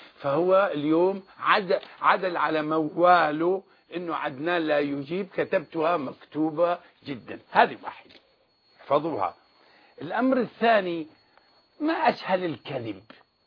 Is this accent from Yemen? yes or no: no; Syria; عندنا في سوريا